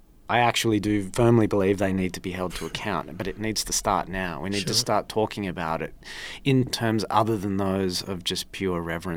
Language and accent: English; Australia; I'm sitting here as an Australian